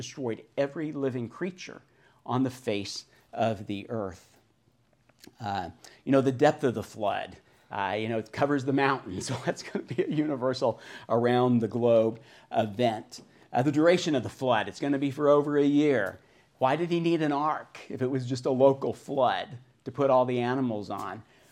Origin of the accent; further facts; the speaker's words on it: North Platte, Nebraska, United States; I'm from North Platte, so I use that as my valley illustration.